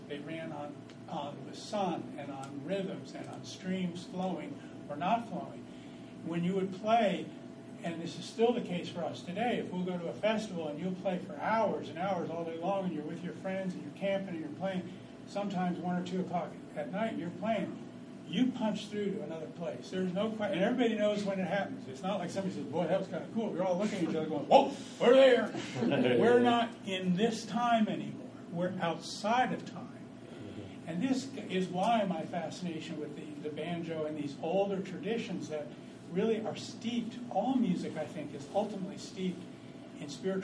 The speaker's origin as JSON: {"language": "English", "town": "Paterson", "region": "New Jersey", "country": "United States", "also_born_or_lived": "West Virginia", "said": "I was from the city. I was from Paterson, New Jersey, kind of a real tough inner city, and my father died when I was very young."}